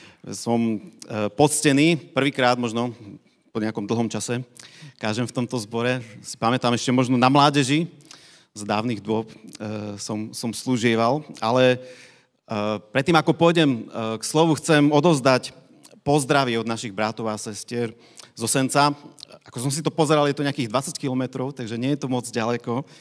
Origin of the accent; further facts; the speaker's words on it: Tatras, Slovakia; keď v Tatrách, odkiaľ pochádzam